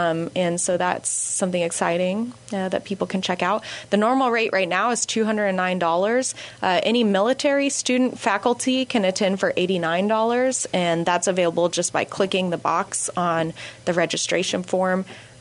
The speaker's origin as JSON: {"language": "English", "town": "Kansas City", "country": "United States", "said": "I'm from the Kansas City area and went to K-State."}